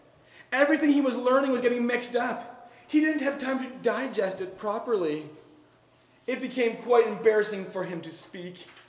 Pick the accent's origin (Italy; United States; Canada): Canada; I'm from Canada